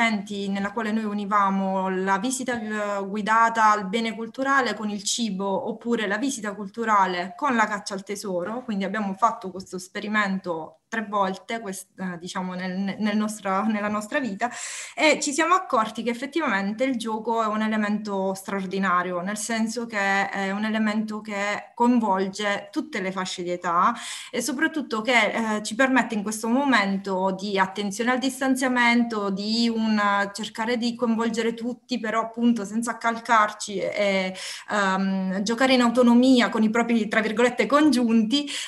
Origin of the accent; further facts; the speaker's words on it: Foggia, Apulia, Italy; perché noi siamo di Foggia